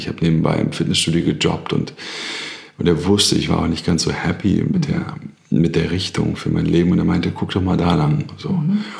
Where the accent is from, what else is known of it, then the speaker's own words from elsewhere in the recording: Berlin, Germany; ich komme aus Berlin, Südneukölln, als Sohn von Beamten